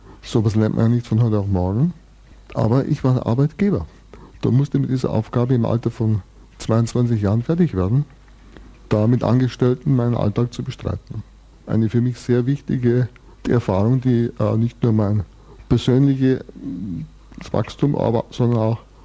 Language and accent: German; Bavaria, Germany; Ich komme ursprünglich aus Bayern, dem Alabama von Deutschland, das immer zu weit zurück lag.